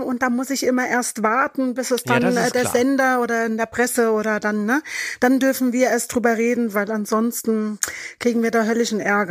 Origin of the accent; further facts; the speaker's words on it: Frankfurt, Hesse, Germany; Nee, ich komme ja aus Frankfurt, Hessen, ne?